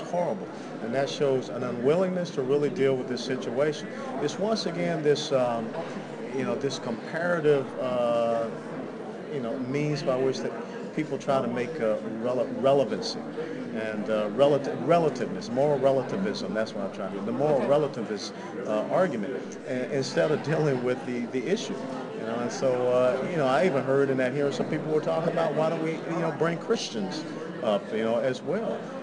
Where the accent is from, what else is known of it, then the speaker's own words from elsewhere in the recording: Georgia, United States; I grew up in Georgia, and I remember the days of the Klan, you know, lighting the cross on Stone Mountain.